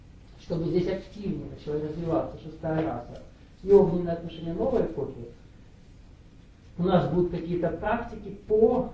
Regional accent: Krasnoyarsk Krai, Russia; born there; А так сложилось, что я родился. Ну, официально в УНДР, а так под Красноярском.

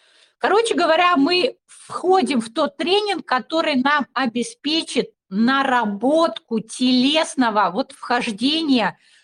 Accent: Gelendzhik, Krasnodar Krai, Russia; я росла в Геленджике, и там, в общем, все это было.

